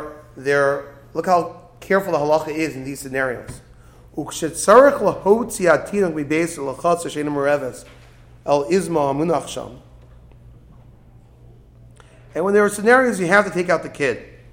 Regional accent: Brooklyn, New York, United States; I grew up in Brooklyn. Talk about never seeing a bris on Shabbos. You know, bris on Shabbos in Brooklyn only happen in houses because they're not bringing the baby to shul.

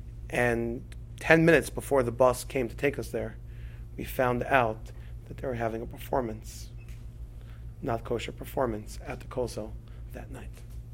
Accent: Miami, Florida, United States; they know we're from Miami, huh?

